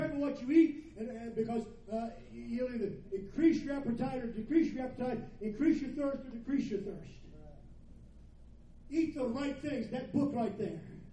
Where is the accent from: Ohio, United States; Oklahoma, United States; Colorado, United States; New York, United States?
Ohio, United States; moved away as an adult; also born or lived in Kentucky; I grew up in Ohio. By birth, I'm a Yankee. Amen. By choice, I'm south of the Mason-Dixon line. I came to Kentucky to go to school as a Methodist boy, be a Methodist preacher.